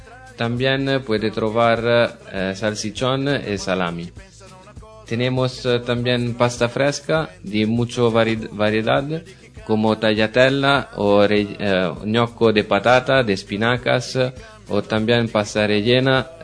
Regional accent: Milan, Lombardy, Italy; Spanish is a second language; moved away as an adult; now in Leganés, Spain; Nosotros venimos de Milán y para no extrañar nuestra tierra, en noviembre del año pasado abrimos la tienda Sapori Italiani en el mercado de Sanabria en Leganés.

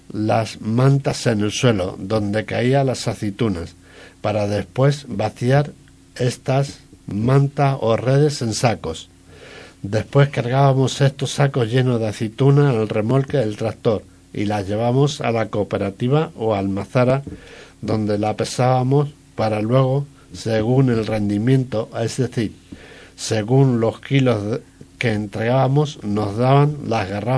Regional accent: Brazatortas, Castilla-La Mancha, Spain; yo soy de Brazatortas, un pueblo de Ciudad Real, donde tengo 1.200 olivos, repartidos entre 7 hermanos que somos. Desde los 14 años he ido a la aceituna con mi padre

